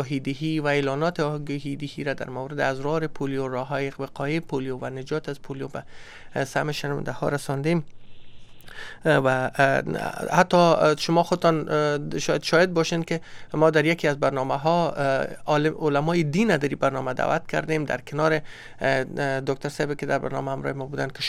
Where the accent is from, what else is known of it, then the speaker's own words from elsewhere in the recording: Afghanistan; به عنوان یک افغان